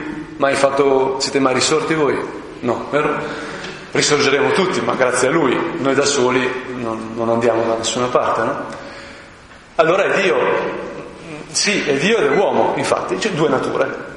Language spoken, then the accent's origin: Italian; Lombardy, Italy; sono brianzolo, no? Terra veramente rurale, eccetera, eccetera, di artigiani